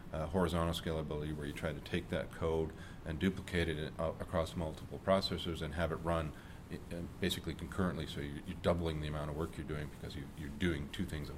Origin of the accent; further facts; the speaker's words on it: Canada; Right. I'm Canadian, eh?